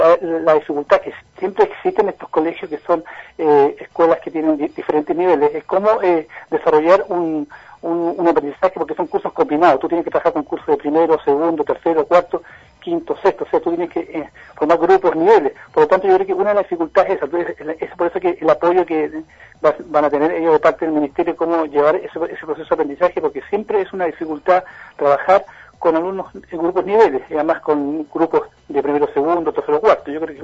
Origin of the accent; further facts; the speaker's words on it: Magallanes, Chile; siendo magallánico no conocía el lugar